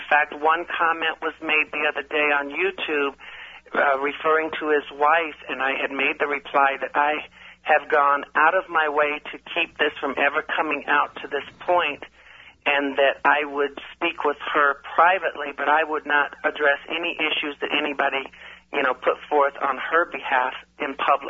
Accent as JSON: {"language": "English", "region": "the South", "country": "United States", "tie": "born or raised there", "said": "I grew up in the South. I know maybe one Caucasian person for every 10 people of color, meaning black, Mexican."}